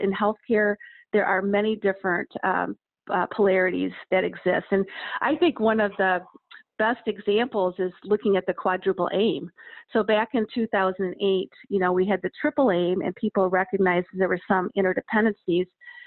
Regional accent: Michigan, United States; I'm a nurse from West Michigan

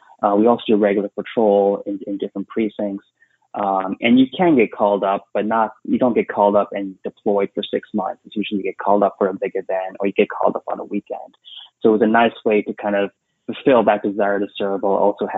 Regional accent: Dallas, Texas, United States; So I grew up in the Dallas, Texas area

